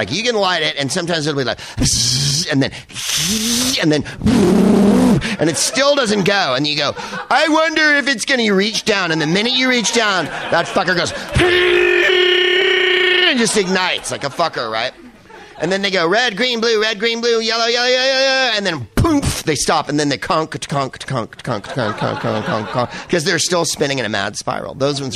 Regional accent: San Carlos, California, United States; I am from San Carlos, California. Land of the city of good living was our, that was the actual slogan.

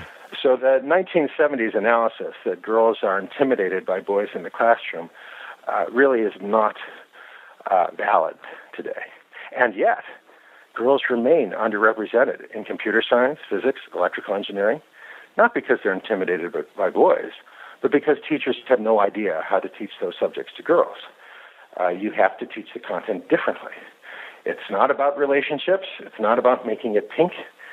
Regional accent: United States; I'm a middle-aged man, meaning that I grew up in the United States in an era where when boys outnumbered the girls on the honor roll

